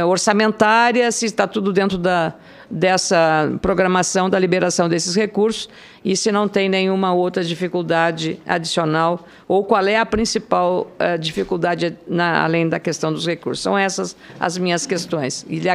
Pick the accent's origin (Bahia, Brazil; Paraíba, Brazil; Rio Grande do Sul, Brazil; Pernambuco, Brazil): Rio Grande do Sul, Brazil; Eu sou gaúcha, então tenho interesse lá no Rio Grande do Sul, em Porto Alegre.